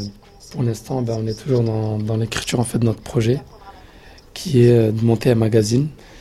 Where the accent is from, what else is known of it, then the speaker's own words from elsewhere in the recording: Montpellier, Occitanie, France; J'ai 21 ans. Je suis né à Montpellier, j'ai grandi ici. Et voilà, je suis fier d'être païadin.